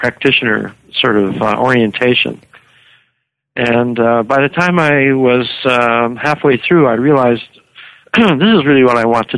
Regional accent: Canada; moved away as an adult; now in United States; and I'm from Canada, and back in 1964 when I started graduate school, there were no PhD clinical psychology training programs in Canada.

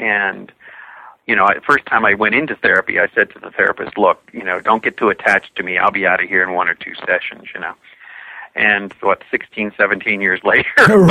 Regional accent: Pittsburgh, Pennsylvania, United States; I grew up in Pittsburgh, Pennsylvania.

